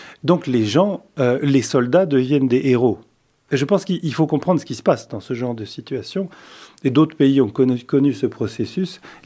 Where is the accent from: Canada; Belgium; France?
Belgium; born there; moi, je suis né ici en Belgique, mais mes parents sont nés en Belgique. Ma famille est arrivée de Turquie dans les années 20. Je suis européen. Je suis européen de naissance. Je suis même allé à l'école européenne ici.